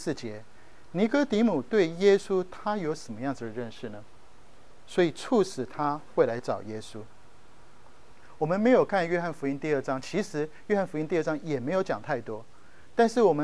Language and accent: Chinese; Taiwan; 当然我们在台湾有很多的民间信仰，我们台湾人讲的是说你去这个庙里拜拜